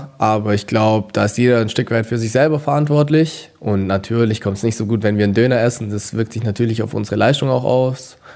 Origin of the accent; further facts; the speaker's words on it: Ulm, Baden-Württemberg, Germany; ich bin 24 Jahre alt, ich komme aus Ulm, bin noch hier geboren